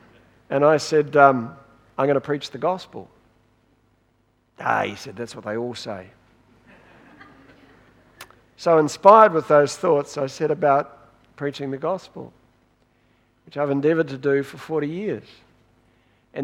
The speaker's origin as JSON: {"language": "English", "region": "Wellington", "country": "New Zealand", "tie": "born or raised there", "said": "Now, I grew up in Wellington in a theologically liberal Presbyterian church"}